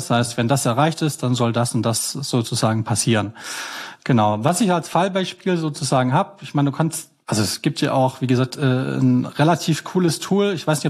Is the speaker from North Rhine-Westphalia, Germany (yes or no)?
no; Baden-Württemberg, Germany; ich komme aus Schwarzwald, am Hort am Neckar, am Rande